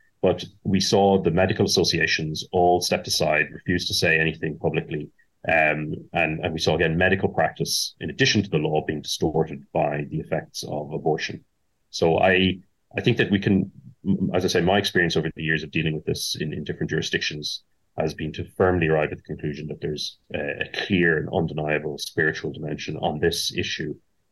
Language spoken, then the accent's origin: English; Ireland; I'm an Irishman